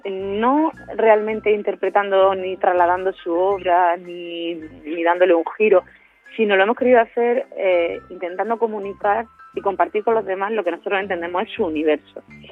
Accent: Granada, Andalusia, Spain; nosotros siendo granadinos, de hecho yo nací el mismo día que Fortuny, del mismo mes, del mismo año, justo un siglo después

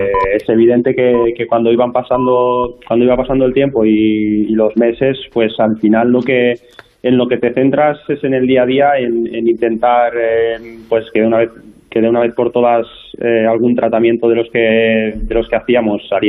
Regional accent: Villarreal, Valencian Community, Spain; sobre todo porque hubo mucha gente también de mi pueblo, la gente de Villarreal, por supuesto, que me han apoyado

